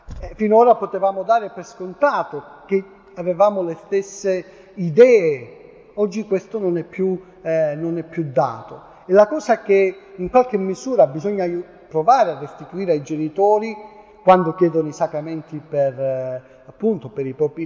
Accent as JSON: {"language": "Italian", "region": "Calabria", "country": "Italy", "said": "sono calabrese, sono un po' bravo"}